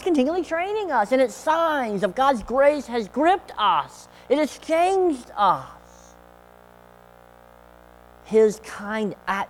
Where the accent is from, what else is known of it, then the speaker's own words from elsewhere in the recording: Tennessee, United States; If that's good English, I don't know. I'm from Tennessee, so it works for me.